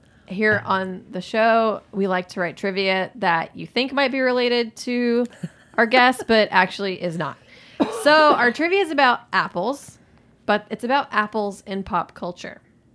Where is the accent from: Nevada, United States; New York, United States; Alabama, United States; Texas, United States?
Alabama, United States; I'm from Alabama.